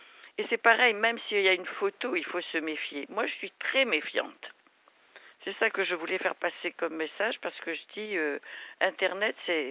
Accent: Madagascar; moved away as an adult; je suis née à Madagascar. Je ne suis pas malgache. Je suis née de parents mauriciens.

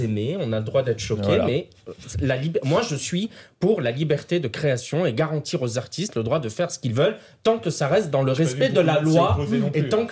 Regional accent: Avignon, Provence-Alpes-Côte d'Azur, France; Moi, je viens d'Avignon.

